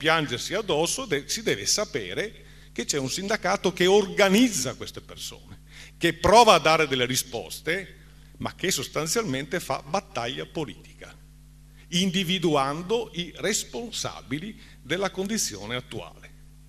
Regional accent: Rome, Lazio, Italy; accent: Roman; Io sono Romano di Roma, come si sente dall'accento

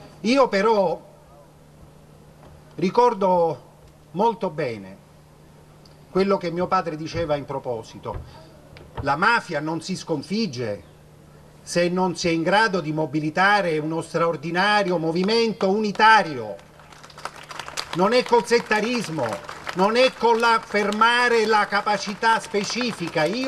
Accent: Palermo, Sicily, Italy; born there; Ne so bene io che in questa città sono nato e che per tante volte mi sono sentito dire, quando mi hanno chiesto: ma lei, tu da dove vieni? Palermo, Sicilia.

